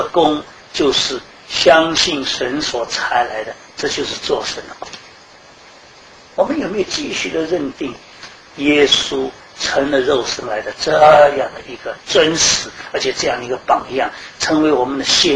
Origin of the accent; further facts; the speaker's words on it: China; 跟我什么关系？我是中国人，跟我什么关系？